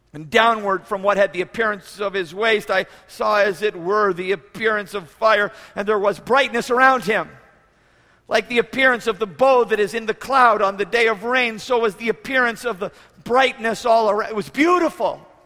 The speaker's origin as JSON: {"language": "English", "country": "Canada", "said": "Well, being Canadian, this is very riveted into my mind."}